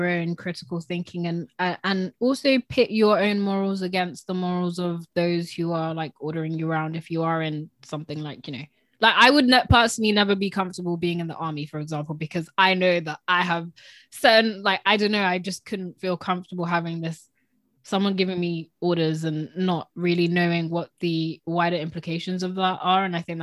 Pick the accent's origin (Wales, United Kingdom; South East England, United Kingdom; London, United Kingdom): South East England, United Kingdom; Slough; I remember when they came to my hometown, Slough was the funniest thing ever, because why would you come to Slough to do that kind of protest?